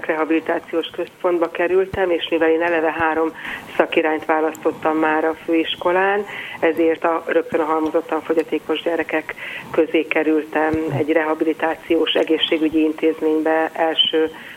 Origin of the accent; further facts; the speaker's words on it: Vác, Pest, Hungary; én Vácon nőttem fel, Őrbottyán egészen közel